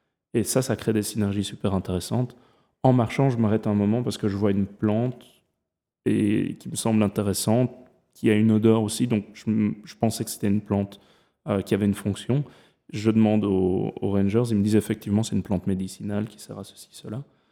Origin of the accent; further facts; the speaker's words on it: Belgium; j'ai grandi en Belgique avec une mère ardennaise, donc on a passé toute notre enfance dans la forêt et dans le jardin, dans la nature.